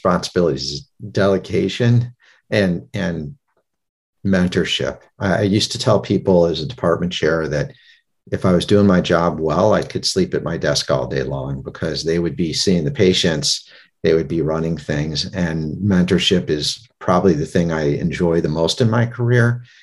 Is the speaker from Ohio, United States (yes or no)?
yes; Cleveland, Ohio, United States; Listen, I grew up in Cleveland, Ohio, and I was working in a restaurant